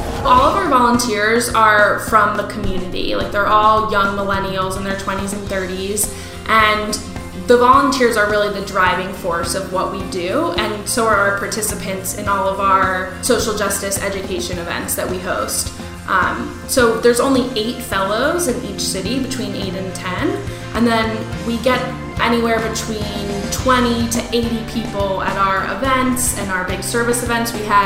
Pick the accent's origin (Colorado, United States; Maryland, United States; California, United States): Maryland, United States; Rockville; and I'm from Rockville, Maryland